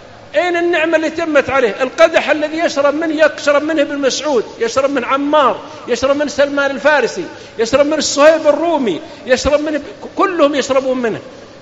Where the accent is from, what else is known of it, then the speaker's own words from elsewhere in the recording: Saudi Arabia; اعتزل الوزارة عندنا في السعودية من 50 سنة